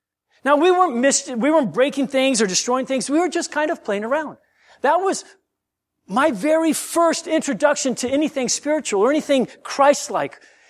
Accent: Hinsdale, Illinois, United States; born there; also born or lived in Japan / Guam; I was born in Hinsdale, Illinois.

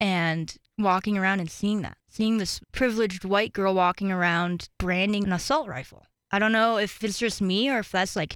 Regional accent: Chicago, Illinois, United States; I'm from Chicago, 93.1 WXRT, which is Chicago's finest rock, and a radio station that I still listen to this day and that I grew up with listening

